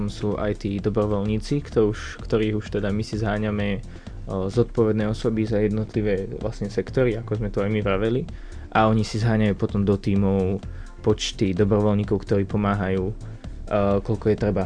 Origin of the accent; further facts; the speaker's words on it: Zvolen, Banská Bystrica Region, Slovakia; mám 20 rokov, pochádzam zo Zvolena